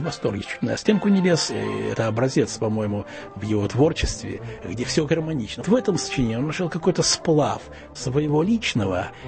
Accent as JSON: {"language": "Russian", "town": "Rasskazovo", "region": "Tambov Oblast", "country": "Russia", "tie": "born or raised there", "said": "Я сам уроженец Тамбовской области, такое городишко есть Рассказово. И там музыкальной школы не было."}